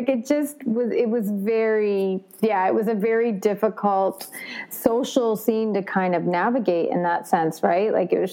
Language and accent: English; Boston, Massachusetts, United States; now in Los Angeles, United States; my experience when I first moved to LA was really gnarly. Like, It was just like, and I'm originally from Boston